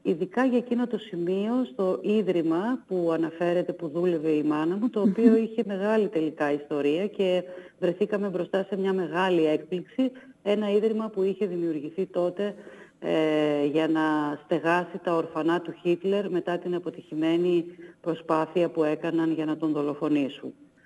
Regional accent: Meliti, Western Macedonia, Greece; Όλες οι οικογένειες, σχεδόν όλες από το χωριό μου, από τη μικρή κοινωνία στην οποία ζούσα, στη Μελίτη, ήταν σε αυτή την κατάσταση.

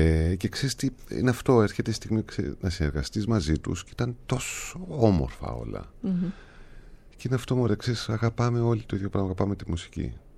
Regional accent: Cyprus; Όχι, απλά επειδή είμαι Κύπριος

